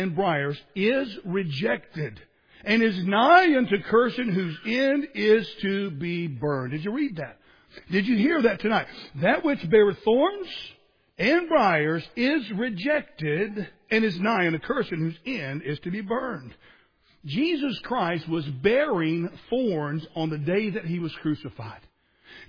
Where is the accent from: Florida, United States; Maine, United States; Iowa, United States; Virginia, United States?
Florida, United States; I grew up in Southwest Florida. We had these things called sand spurs there.